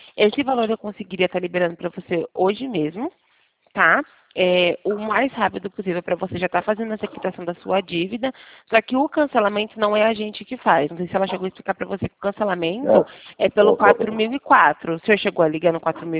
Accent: Campinas, São Paulo, Brazil; Campinas, interior de São Paulo.

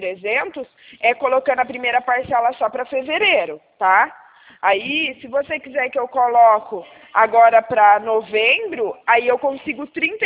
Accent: São Paulo, Brazil; Eu falo aqui do estado de São Paulo.

